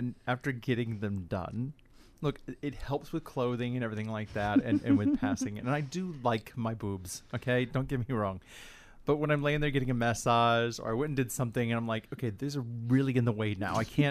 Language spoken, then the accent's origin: English; Midwest, United States; And I come from the Midwest Bible Belt. I couldn't explore any of that.